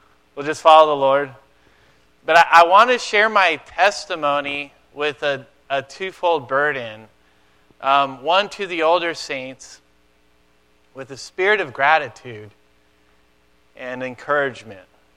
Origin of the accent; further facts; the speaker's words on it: San Diego, California, United States; I'm from San Diego. I wore shorts.